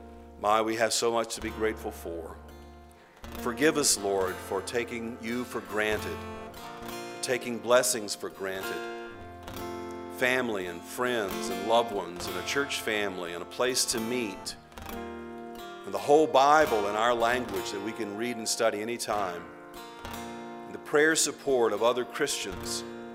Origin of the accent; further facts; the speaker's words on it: North Carolina, United States; when I was growing up in Guilford County